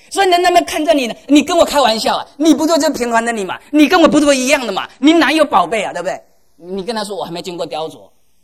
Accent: China; 弟兄姐妹，我们中国人常说我命在天，对不对？

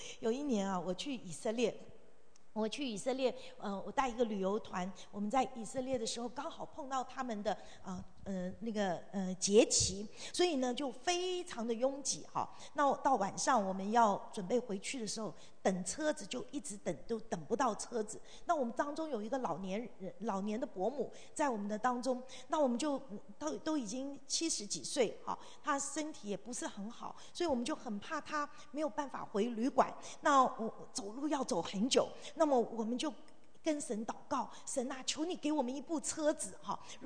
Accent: China; 所以我们中国人嘛，就很喜欢照相，去哪里旅游都要啪。

